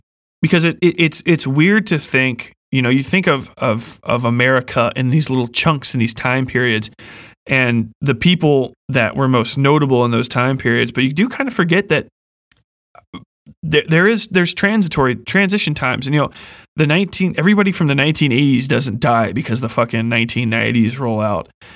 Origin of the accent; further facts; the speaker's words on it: Cincinnati, Ohio, United States; I was born and raised in Cincinnati, by the way. I think I mentioned that a little bit earlier in the podcast. But I'm from the west side of Cincinnati, so I am a Cincinnati person. I was born in, I think, in Price Hill.